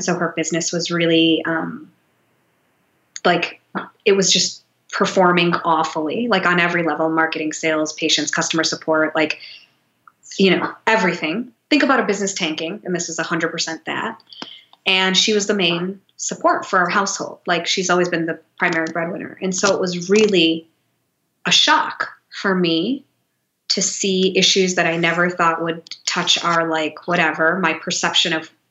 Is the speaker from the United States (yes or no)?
yes; Detroit, Michigan, United States; moved away as an adult; also born or lived in New York; move to Detroit, which is where my parents are. I grew up in Detroit.